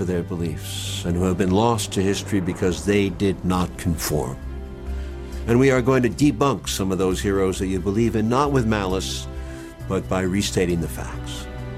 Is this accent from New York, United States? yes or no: yes; New York City, New York, United States; born or raised there